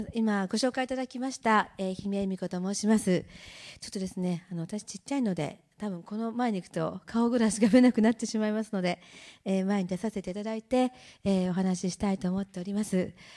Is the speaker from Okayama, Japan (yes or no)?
yes; Okayama, Japan; 私はこの岡山市で生まれ育ち、大学も岡山、そして、仕事もずっと岡山で、結婚も岡山でしまして、ずっと岡山におります。